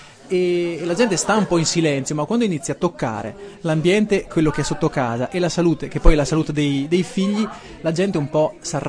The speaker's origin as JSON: {"language": "Italian", "region": "Trentino-Alto Adige", "country": "Italy", "said": "sarà forse che siamo pochi, siamo 500.000 anime in questo territorio"}